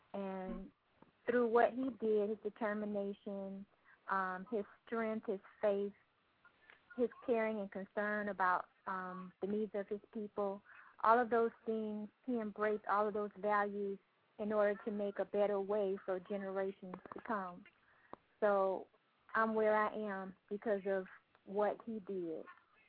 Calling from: Miami, Florida, United States; I'm calling from Miami, Florida.

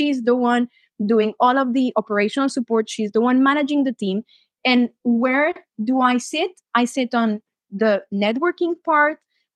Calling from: Thailand; I'm connecting from Thailand today

